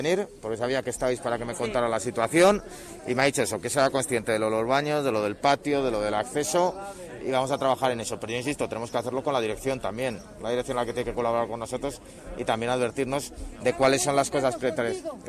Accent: Madrid, Community of Madrid, Spain; como tantos madrileños

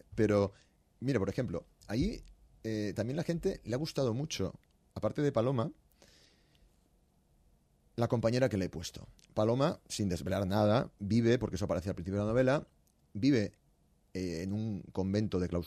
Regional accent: Valencia, Valencian Community, Spain; also born or lived in Gandia; yo soy de Valencia y Gandía, vivo a caballo entre las dos ciudades.

